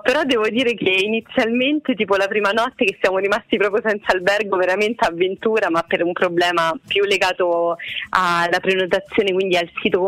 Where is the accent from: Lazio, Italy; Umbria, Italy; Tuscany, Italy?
Lazio, Italy; Rome; io sono da Roma